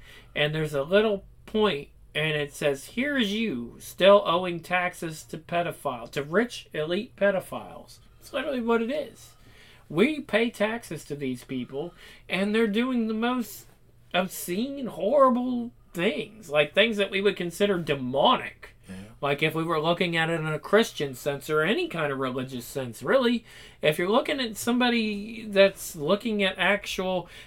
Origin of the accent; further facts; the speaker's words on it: United States; I've been in this country for 40 years, guys. 1985 is when I was born. Born an American, love this country